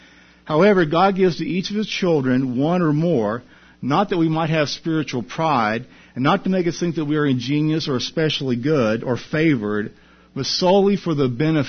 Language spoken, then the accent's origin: English; California, United States; I was back in my home state of California working as a nurse in a busy emergency room.